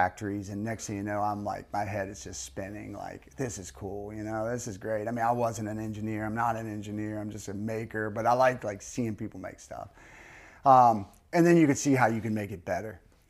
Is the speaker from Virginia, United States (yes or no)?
yes; Richmond, Virginia, United States; I grew up in Richmond, Virginia. Born and raised there.